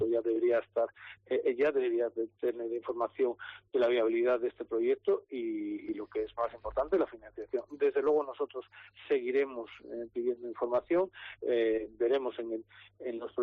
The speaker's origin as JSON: {"language": "Spanish", "region": "Cantabria", "country": "Spain", "said": "eso es lo que tenemos que defender como cántabros, y digo como cántabros"}